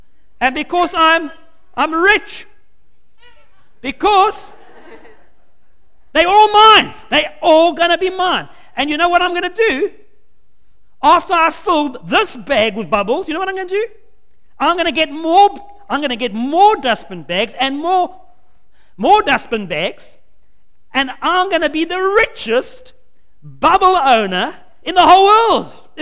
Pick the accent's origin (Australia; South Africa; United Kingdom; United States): United Kingdom; Scotland; I am a Scotsman.